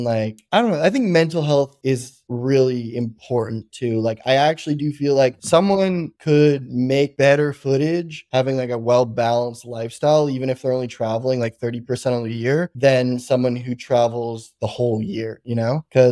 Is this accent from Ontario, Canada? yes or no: yes; Renfrew, Ontario, Canada; Wait, I'm getting to that. It's called Renfrew, Ontario. It's like